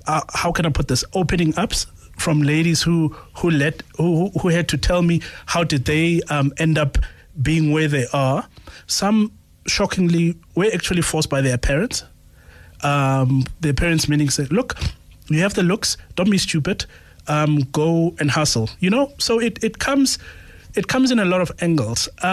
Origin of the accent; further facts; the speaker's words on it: Pretoria, Gauteng, South Africa; I'm from Pretoria